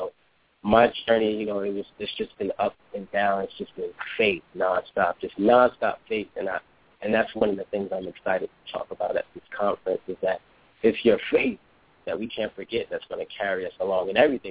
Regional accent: Newark, New Jersey, United States; I'm from Newark, New Jersey. You know, and if you guys are familiar with that area, you know, it's a pretty interesting area.

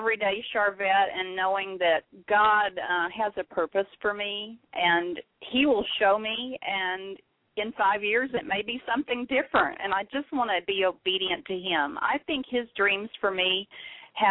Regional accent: Normal, Illinois, United States; I just had one at Barnes & Noble in Bloomington, Normal, Illinois, which is Normal is my hometown, this past weekend

